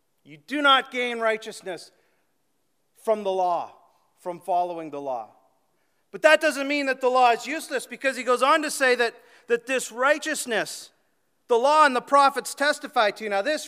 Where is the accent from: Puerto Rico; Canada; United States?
Canada; Manitoulin, Ontario; Sorry, I'm from Manitoulin. Talk that way a little bit there sometimes.